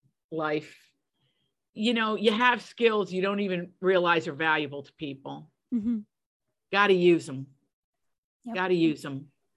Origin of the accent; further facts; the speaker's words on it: Virginia, United States; I grew up in Appalachia, which is the corner of Virginia called Southwest Virginia.